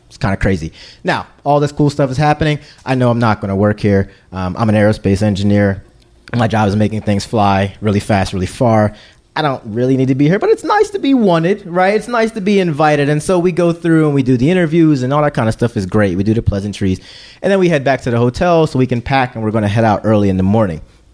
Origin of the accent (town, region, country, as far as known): Philadelphia, Pennsylvania, United States